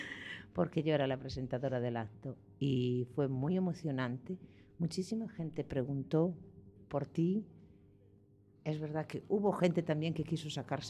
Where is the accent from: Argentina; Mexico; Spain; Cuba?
Spain; Ordes, Galicia; born there